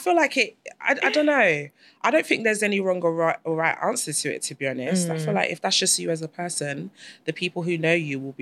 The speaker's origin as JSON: {"language": "English", "country": "Nigeria", "said": "My way, I'm a Nigerian girl."}